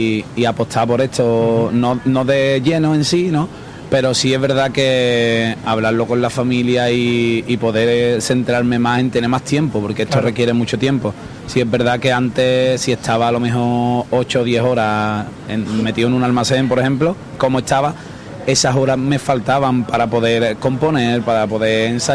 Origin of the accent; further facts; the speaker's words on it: Andalusia, Spain; Empecé en los grupitos de flamenquito, de rumbas y sevillanas, como ya te digo, como muchísimos andaluces.